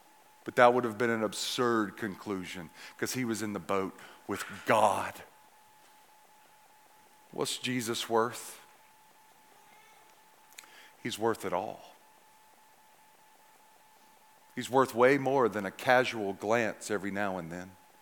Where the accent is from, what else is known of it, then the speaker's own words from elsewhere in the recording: the South, United States; because he's a Philly guy and I'm a Southerner.